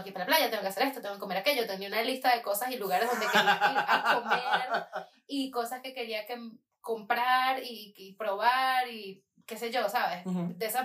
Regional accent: Falcón, Venezuela; Lo que pasa es que, bueno, yo como soy de Falcón, pues

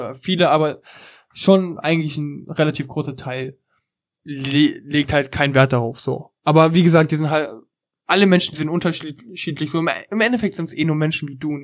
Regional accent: eastern Germany, Germany; Pass auf, ich komme ja aus dem Osten

